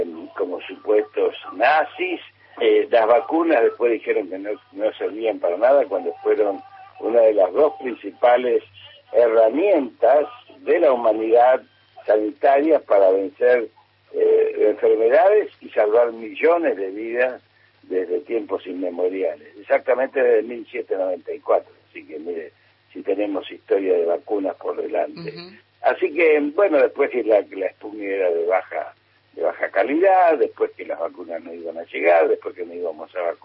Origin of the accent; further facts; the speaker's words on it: Argentina; se lo digo como médico, como sanitarista, como hombre de la política, como ser humano, como argentino